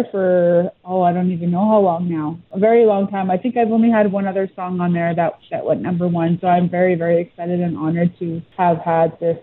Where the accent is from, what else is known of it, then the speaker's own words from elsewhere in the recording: Grand Rapids, Manitoba, Canada; I ran for Queen in my hometown, Grand Rapids, Mr. Paisa Cree Nation, and we have a winter festival there.